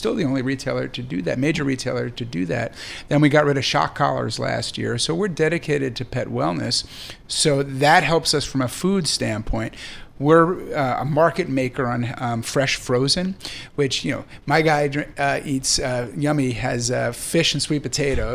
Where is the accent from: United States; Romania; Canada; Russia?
United States; New York; sadly, as a New Yorker, was when New York shut down.